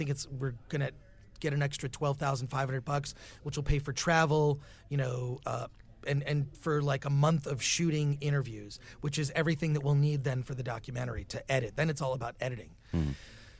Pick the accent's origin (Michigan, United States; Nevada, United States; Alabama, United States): Michigan, United States; Detroit; now in Los Angeles, United States; I moved from Michigan, you know, Detroit, Michigan to Los Angeles. I missed my family.